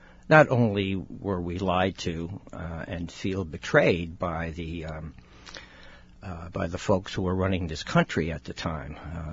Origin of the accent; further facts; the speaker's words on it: New York City, New York, United States; Well, I was born and raised in the Bronx, and I joined the Army after I dropped out of university